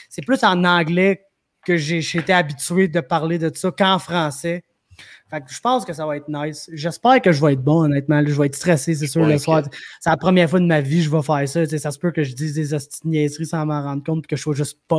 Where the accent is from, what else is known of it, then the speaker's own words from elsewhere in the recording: Quebec, Canada; accent: joual; C'est ma première langue, tu sais. Ouais. Moins bien dire mes mots, et que ça sonne un peu...